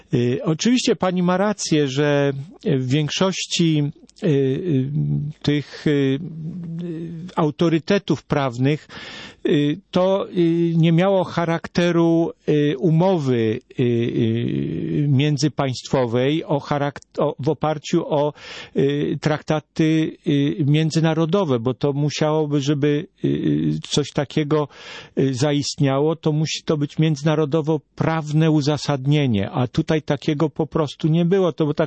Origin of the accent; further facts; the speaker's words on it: Kalisz, Greater Poland Voivodeship, Poland; now in Warsaw, Poland; No ja tylko pracuję i mieszkam w Warszawie, pochodzę z Kalisza